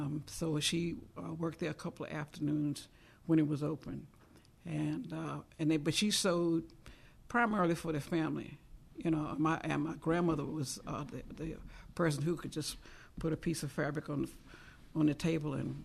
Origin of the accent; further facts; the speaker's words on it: Richmond, Virginia, United States; born there; I was born in Richmond, Virginia, my father lived in Richmond.